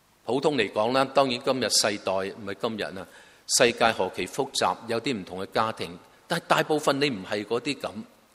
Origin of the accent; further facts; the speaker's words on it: China; 好多我哋都系中国人，系明白嗰个爱，父母嘅爱